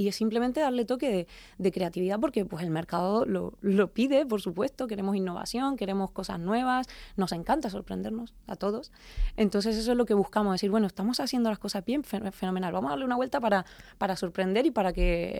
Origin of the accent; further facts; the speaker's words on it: Argentina; now in Spain; soy de Argentina, sí